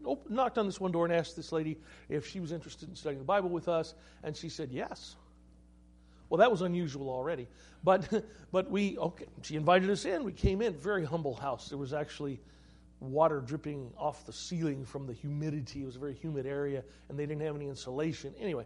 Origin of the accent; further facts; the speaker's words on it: United States; I am one of them, you know. We would say, I'm an American. We have a certain culture in America, all right?